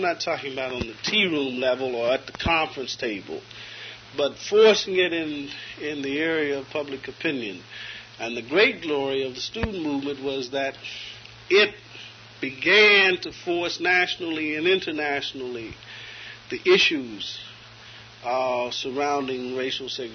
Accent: the North, United States; You know, I was raised in the North.

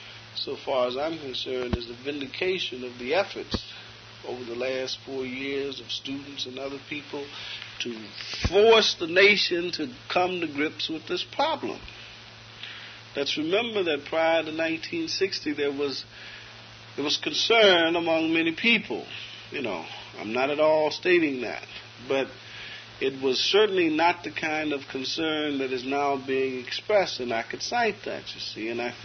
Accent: the North, United States; You know, I was raised in the North.

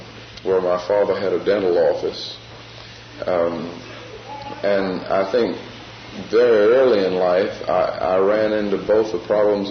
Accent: New Orleans, Louisiana, United States; I grew up in New Orleans, and well, my father was a dentist. But we lived in a neighborhood where there were very few Negro families.

